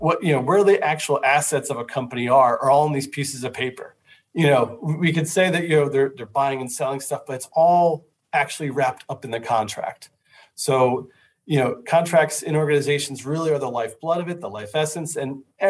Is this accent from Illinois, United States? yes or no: no; New Jersey, United States; I'm from New Jersey. Feel free to hold that against me.